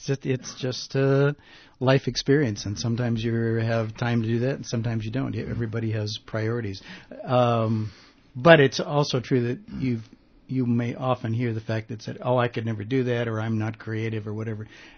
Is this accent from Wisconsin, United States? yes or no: yes; Wisconsin, United States; I grew up on a dairy farm. I grew up in Wisconsin